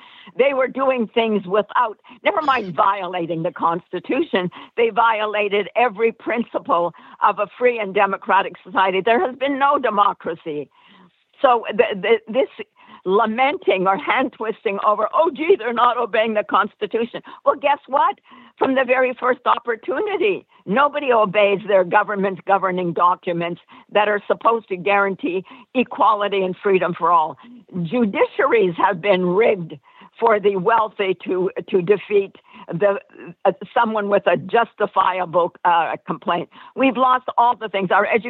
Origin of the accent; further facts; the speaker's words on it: Bethlehem, West Bank, Palestine; the founders of Bethlehem, of my hometown